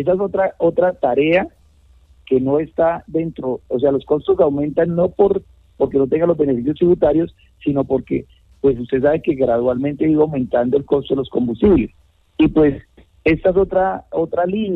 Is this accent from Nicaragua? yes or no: no; Guaviare, Colombia; que yo nací y hasta hoy, siempre celebro las Navidades con mi familia, con mis amigos, en el Guaviare, en mi tierra, que tanto queremos, donde nacimos